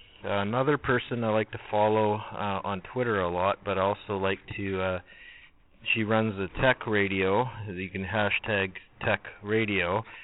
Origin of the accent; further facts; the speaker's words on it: Canada; accent: Canadian; Maybe it's my Canadian accent, I don't know